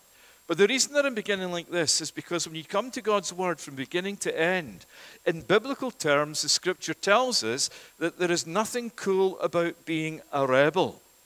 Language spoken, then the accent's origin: English; Scotland, United Kingdom; moved away; Now, as you know, I grew up in the UK. I grew up in the Scottish part of the UK, Max, and still gives that away. It is, as being born and raised in the UK